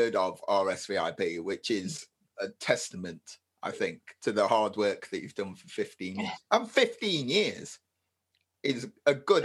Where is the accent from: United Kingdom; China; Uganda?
United Kingdom; Nottingham, East Midlands; because we're from Nottingham.